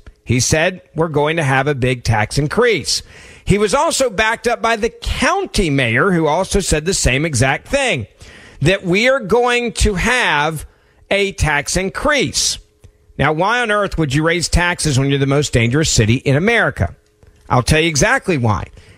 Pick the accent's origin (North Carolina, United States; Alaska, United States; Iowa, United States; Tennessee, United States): Tennessee, United States; Memphis; My hometown of Memphis has the highest property taxes of any city in Tennessee.